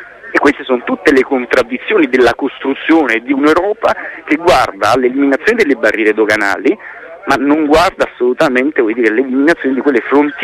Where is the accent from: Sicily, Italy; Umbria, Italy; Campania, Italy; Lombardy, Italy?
Campania, Italy; Naples; io poi sono di Napoli